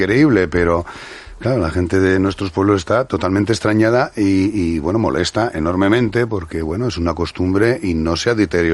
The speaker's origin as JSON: {"language": "Spanish", "town": "Regumiel de la Sierra", "region": "Castile and León", "country": "Spain", "said": "yo soy de Burgos, de un pueblo de Burgos que se llama Regumiel de la Sierra, en plena zona del Pico de Urbión, la Laguna Negra, en una magnífica zona."}